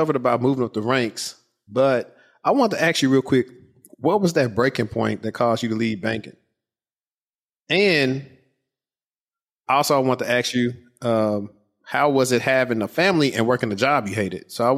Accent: Shreveport, Louisiana, United States; I'm from Louisiana, specifically Shreveport. Shout out to Ratchet City.

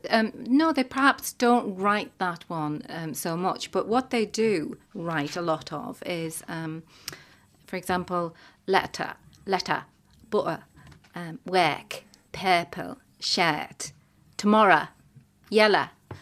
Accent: Stockton, North East England, United Kingdom; born there; also born or lived in Middlesbrough; I love Middlesbrough. I have worked and lived in Middlesbrough many years. I was born in Stockton.

